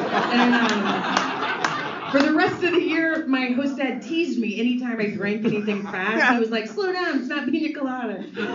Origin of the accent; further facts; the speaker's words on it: United States; So I was only a junior there, so I wasn't Rus, but I was from America, so I was a bit of a celebrity.